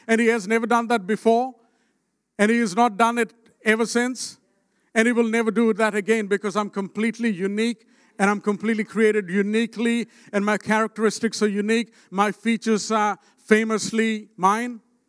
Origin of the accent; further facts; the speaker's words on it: India; He's a Samoan, I'm an Indian. There's a huge difference there.